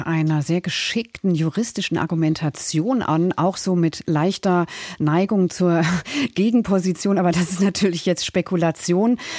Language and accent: German; Berlin, Germany; ich als Berliner Bürgerin erinnere mich da ein bisschen dran, anders dran.